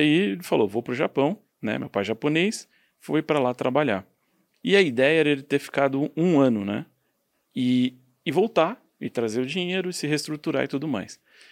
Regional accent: São José do Rio Preto, São Paulo, Brazil; moved away as an adult; nasci em São Paulo, eu lá pelos 8, 9 anos mudei para São José do Rio Preto, aí ali eu cresci em São José do Rio Preto, passei minha adolescência, juventude, tudo por lá

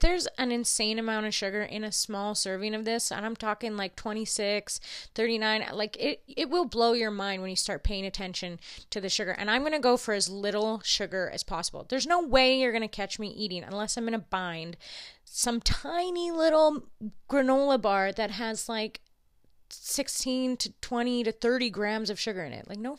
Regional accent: Canada; Just, we're Canadian. We have plain old, real maple syrup.

